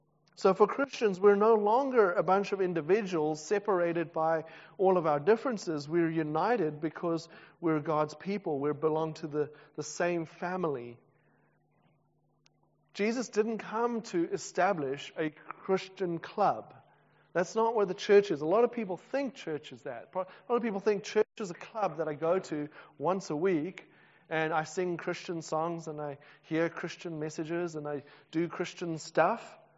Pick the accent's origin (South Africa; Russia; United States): South Africa; I'm also a South African